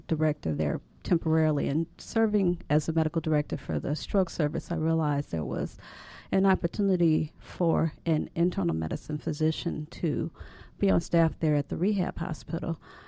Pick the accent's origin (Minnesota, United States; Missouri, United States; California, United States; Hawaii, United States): Missouri, United States; St. Louis; also born or lived in Chicago; Well, I am from St. Louis, and I have wanted to be a physician for most of my life.